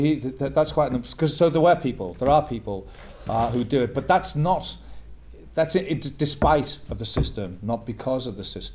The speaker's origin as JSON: {"language": "English", "town": "Liverpool", "region": "North West England", "country": "United Kingdom", "said": "For me, although I'm from Liverpool, I've never actually been in prison."}